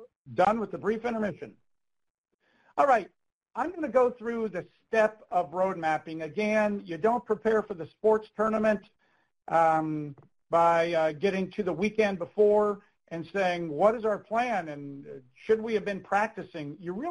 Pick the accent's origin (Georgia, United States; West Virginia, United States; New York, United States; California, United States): West Virginia, United States; Charlestown; In my hometown of Charlestown, West Virginia, we organized a project called the Commerce Corridor